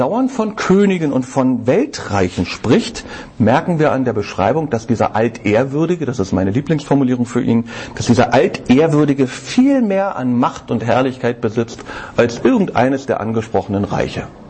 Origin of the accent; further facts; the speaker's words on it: Berlin, Germany; Ich bin Berliner. Ich darf Werbung für die Berliner Flagge machen.